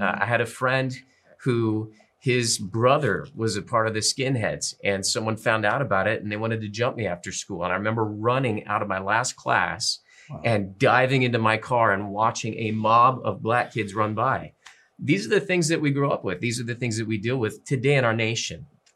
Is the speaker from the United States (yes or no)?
yes; Moreno Valley, California, United States; I grew up in Moreno Valley. I grew up in a diverse surrounding.